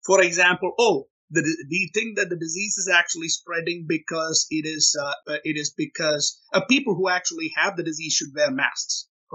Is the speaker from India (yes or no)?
yes; India; I grew up in India, right?